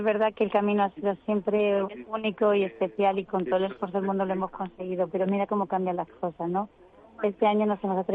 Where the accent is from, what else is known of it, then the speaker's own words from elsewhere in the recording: Madrid, Community of Madrid, Spain; yo que soy de Madrid